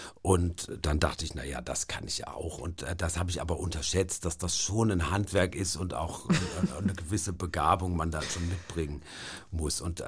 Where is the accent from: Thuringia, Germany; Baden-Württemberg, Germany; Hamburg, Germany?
Baden-Württemberg, Germany; Was mich verwundert, weil ich bin eigentlich immer so ein Sommerkind gewesen und komme ja auch aus Baden-Württemberg, was so ein sonniges Bundesland ist.